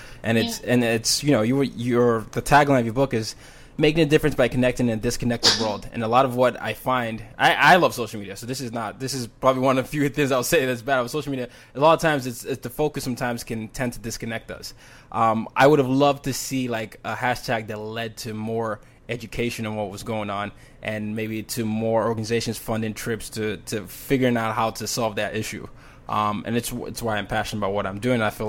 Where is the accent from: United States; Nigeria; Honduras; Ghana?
Nigeria; I grew up in Nigeria for a lot of times when I've lived through the democratic system